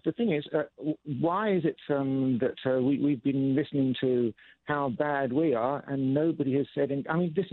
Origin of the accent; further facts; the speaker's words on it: Eastbourne, South East England, United Kingdom; accent: English; also born or lived in Harlingen, United States; Originally, I was born in Texas, in Harlingen, but I grew up in Eastbourne, Sussex, in England.